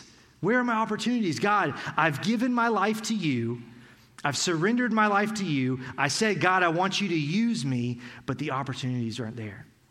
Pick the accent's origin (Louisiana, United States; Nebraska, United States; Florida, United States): Florida, United States; Tallahassee; So a little bit about me. I grew up here in Tallahassee. I love Tallahassee.